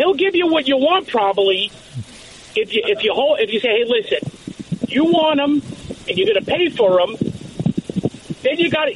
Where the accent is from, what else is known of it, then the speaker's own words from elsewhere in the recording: Massapequa, New York, United States; Alan, I'm also from Long Island, Massapequa.